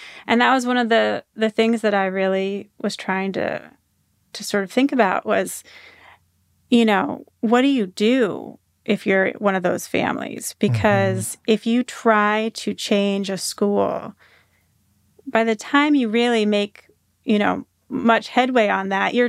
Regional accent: Washington, United States; I grew up in Washington State, in a conservative corner of Washington State, but the state is, you know, a blue state

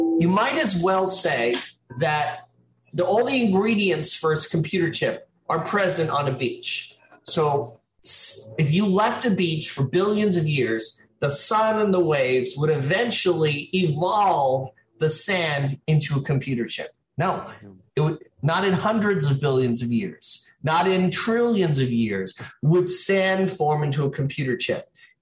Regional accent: New York, United States; Yeah, well, you know, I think maybe because I'm a New Yorker, an Israeli, but we have some spiritual bond.

